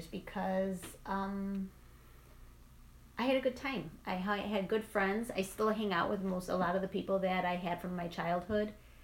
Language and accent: English; Chicago, Illinois, United States; I grew up in Chicago, and my childhood, we were always outside. We lived in an apartment building